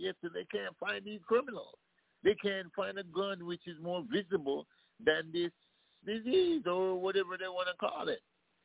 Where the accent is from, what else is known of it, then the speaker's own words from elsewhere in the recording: Jamaica; Our nerves have been wrecked because we're both from Jamaica and we understand it